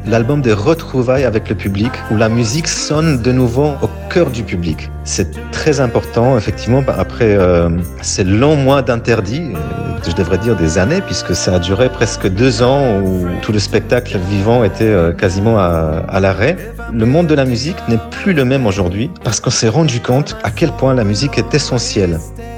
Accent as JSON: {"language": "French", "country": "Poland", "tie": "born or raised there", "second_language": "French", "moved": "yes", "lives_now": "France", "said": "Alors oui, mon enfance en Pologne sous un régime totalitaire fait que je suis particulièrement sensible à la notion de liberté."}